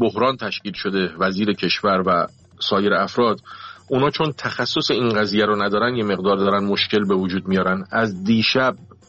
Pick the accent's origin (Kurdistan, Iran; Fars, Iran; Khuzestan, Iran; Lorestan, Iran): Khuzestan, Iran; Abadan